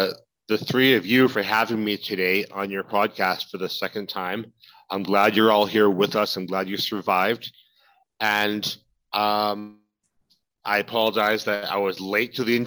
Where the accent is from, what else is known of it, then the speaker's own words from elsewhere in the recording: United States; now in Mexico; So even though I'm from the United States and I don't really speak the language here properly